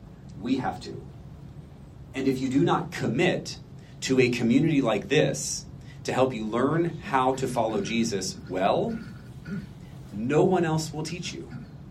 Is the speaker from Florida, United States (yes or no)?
yes; Florida, United States; I grew up in Florida, and I had lots of Jewish friends in Florida, shocker